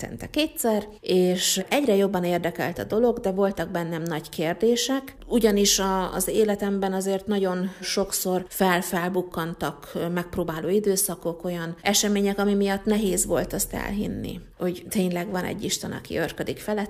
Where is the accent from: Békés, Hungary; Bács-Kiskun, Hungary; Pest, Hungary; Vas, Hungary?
Békés, Hungary; Gyula; nem is olyan messze egyébként Gyulától, ahol én felnőttem